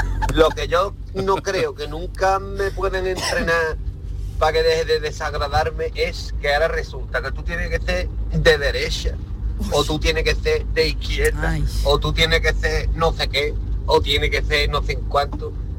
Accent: Cádiz, Andalusia, Spain; now in Chiclana de la Frontera, Spain; soy de Cádiz, aunque vivo en Chiclana.

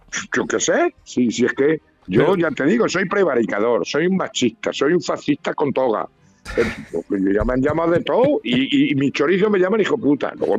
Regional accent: Castilla-La Mancha, Spain; de mi pueblo, de Ciudad Real

